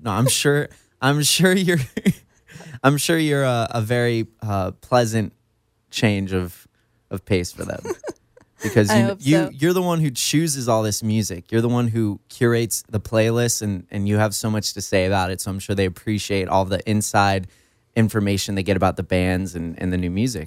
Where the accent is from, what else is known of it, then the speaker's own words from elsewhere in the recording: California, United States; because I grew up here in Orange County, and it was the first time I realized, oh, wow, there's something here for musicians.